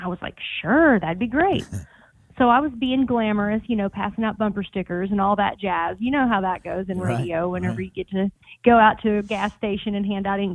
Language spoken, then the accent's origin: English; Missouri, United States; I grew up in Missouri, that's where I'm from, and originally grew up singing in church very young